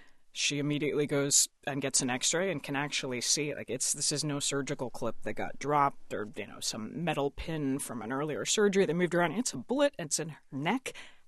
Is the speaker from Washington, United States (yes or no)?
no; Georgia, United States; I grew up in Georgia and grew up around guns. My father and brother are both hunters, but I had never handled a handgun.